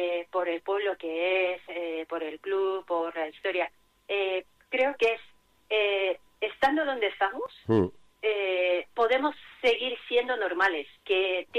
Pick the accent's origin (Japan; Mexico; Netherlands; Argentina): Japan; Spanish is a second language; now in Spain; yo soy japonesa, y todos los japoneses que nos visitan dicen lo mismo